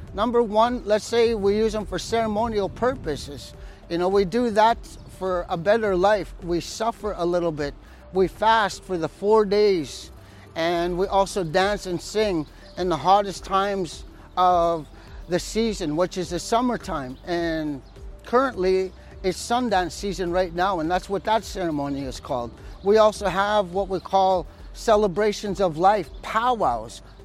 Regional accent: Manitoba, Canada; I am from Treaty One territory.

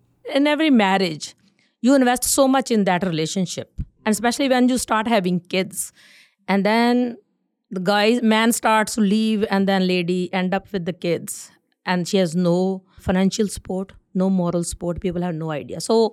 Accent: North India, India; In our family, in generations, because I'm from North India, nobody learned a classical dance.

